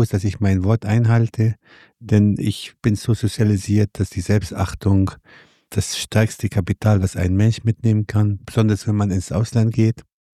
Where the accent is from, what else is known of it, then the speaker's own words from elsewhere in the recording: Beirut, Beirut Governorate, Lebanon; German is a second language; moved away as an adult; ich bin in Beirut aufgewachsen, in einer Familie, die sehr kosmopolitisch, sehr offen ist. Es war formal muslimisch